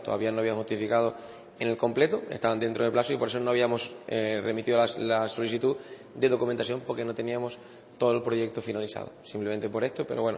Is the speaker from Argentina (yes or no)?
no; Canary Islands, Spain; Usted y yo somos del Hierro